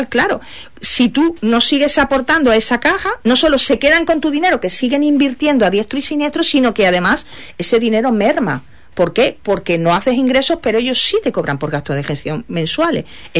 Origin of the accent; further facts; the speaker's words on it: Spain; yo soy una ciudadana española